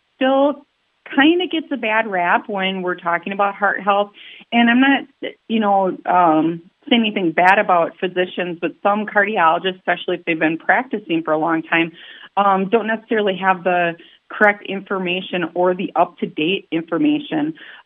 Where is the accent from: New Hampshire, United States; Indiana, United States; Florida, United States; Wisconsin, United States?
Wisconsin, United States; Milwaukee; I'm a city kid. I'm from Milwaukee.